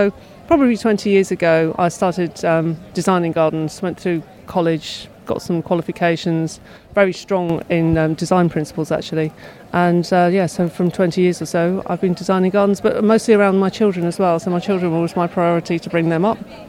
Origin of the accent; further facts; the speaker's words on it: South West England, United Kingdom; now in London, United Kingdom; my childhood where I grew up in Cornwall. It was a magical place, actually. It was a great place to grow up with, really connecting with nature.